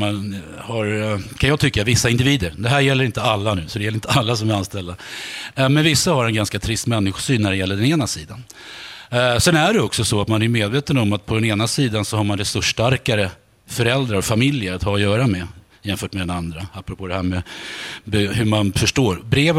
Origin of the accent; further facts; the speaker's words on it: Stockholm, Stockholm County, Sweden; Ja, så jag är uppvuxen då i Söderort. Och på den tiden Rågsved och Farsta då